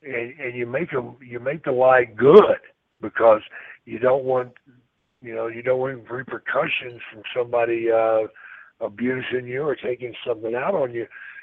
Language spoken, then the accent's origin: English; Texas, United States; You know, I was raised in Texas. I'm not from Stone Mountain.